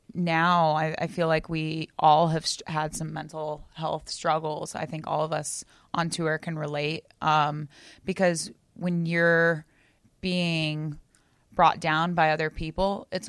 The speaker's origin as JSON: {"language": "English", "region": "Florida", "country": "United States", "tie": "born or raised there", "said": "And growing up in Florida, I had been to Gainesville to watch the football games"}